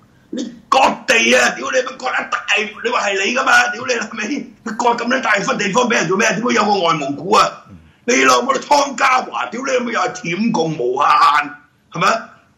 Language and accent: Cantonese; Hong Kong; 要求國際澳門幫下我哋香港人啫嘛